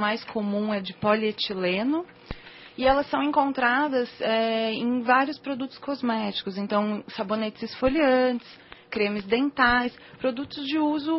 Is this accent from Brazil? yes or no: yes; São Paulo, Brazil; born there; now in Florianópolis, Brazil; Sou daqui, nasci daqui em São Paulo, capital mesmo, e estou morando em Santa Catarina, em Florianópolis.